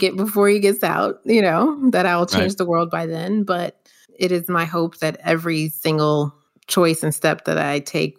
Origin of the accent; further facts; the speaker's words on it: Miami, Florida, United States; I'm originally from Miami, Florida